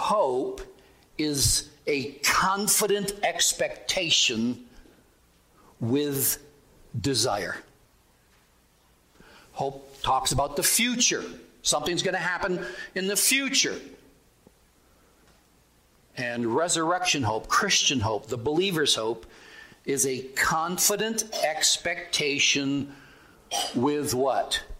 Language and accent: English; Michigan, United States; I grew up in Michigan. I was fascinated with all these cowboy stories.